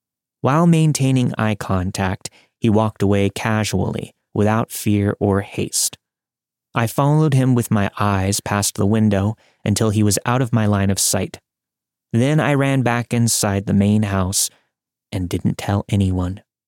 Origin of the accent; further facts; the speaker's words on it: East Coast, United States; I was originally from the East Coast, but I had been living in the San Francisco Bay Area.